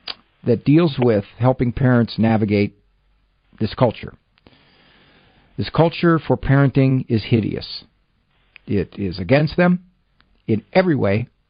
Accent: Massillon, Ohio, United States; Marine from Massillon, Ohio, my hometown turf.

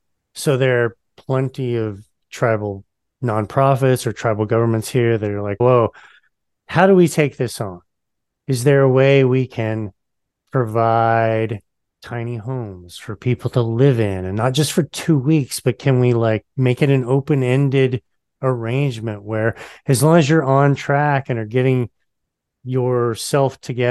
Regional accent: Texas, United States; I'm from Texas originally, and Texas has a big population and a punitive criminal justice system.

